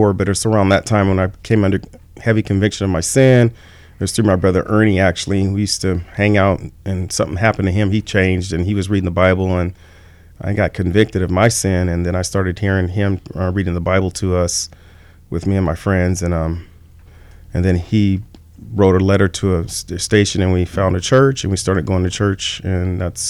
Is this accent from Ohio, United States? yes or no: no; Sacramento, California, United States; Yes, I was born here in South Sacramento, raised in a large family, lots of brothers, one sister, and had some religious upbringing through my mom. Roman Catholicism.